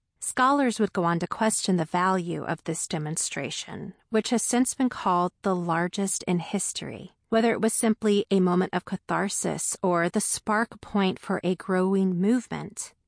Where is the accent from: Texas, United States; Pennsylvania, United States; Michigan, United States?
Texas, United States; I grew up in Texas and lived across several different areas, which meant I had accumulated a number of connections across the state.